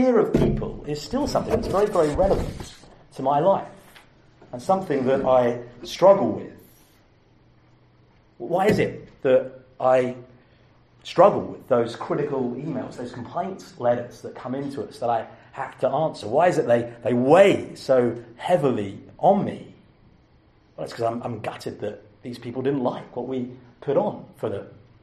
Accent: Kemsing, South East England, United Kingdom; I'm from Kemsing, a little village just north of Sevenoaks

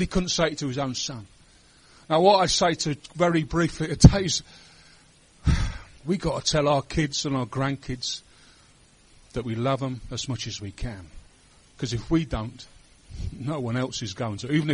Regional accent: Burton-on-Trent, West Midlands, United Kingdom; born there; I was born up in the Midlands of the UK, in a, just near Derby, a place called Burton-on-Trent.

